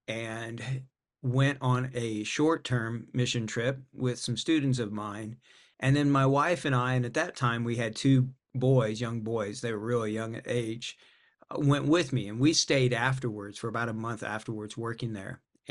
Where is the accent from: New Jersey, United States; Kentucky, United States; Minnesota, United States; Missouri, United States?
Missouri, United States; I grew up in Missouri, and my wife grew up in Iowa. So we're Midwestern United States people.